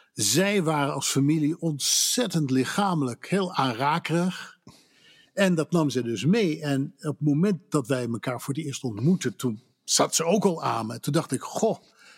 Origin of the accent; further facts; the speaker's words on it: Netherlands; Maar wij als Nederlanders hebben soms helemaal niet het idee dat we bot zijn.